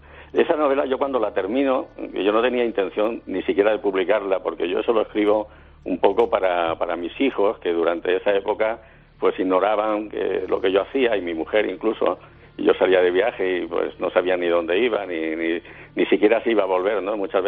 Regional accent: Cádiz, Andalusia, Spain; Estaba destinado aquí en la zona de Cádiz, de donde soy

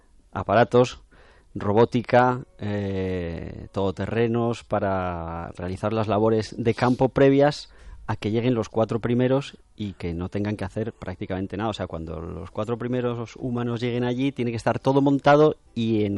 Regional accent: Asturias, Spain; como se dice en mi tierra, en Asturias

